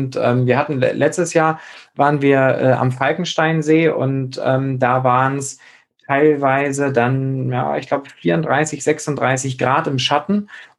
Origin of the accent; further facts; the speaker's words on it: Schleswig-Holstein, Germany; da, wo ich herkomme, aus der Nähe von Flensburg